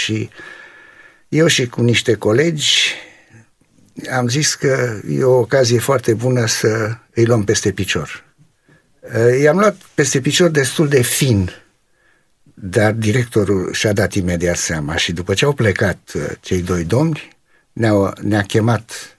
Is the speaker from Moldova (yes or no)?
no; Romania; born there; also born or lived in Israel; now in England; familie de evrei, tata s-a născut la Soroca în Basarabia, mama la Bacău, eu m-am născut în România, după aceea am emigrat în Israel și de acolo în Anglia.